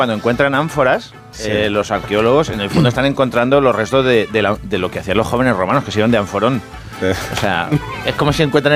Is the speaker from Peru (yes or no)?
no; Spain; Como somos los españoles que nos perdemos con el cambio de hora